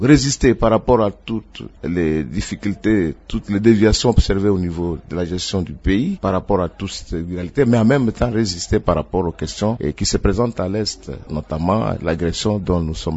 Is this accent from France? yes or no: no; DR Congo; pour ne pas être en dehors de ce que nous devions faire en tant que Congolais.